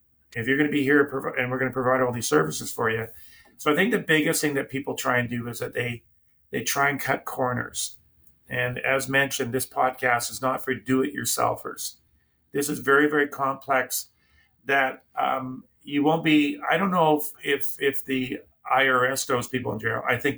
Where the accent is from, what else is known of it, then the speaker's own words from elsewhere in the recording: Canada; the Hawaiian friends have adapted me as I get more razzing than I'm a Canadian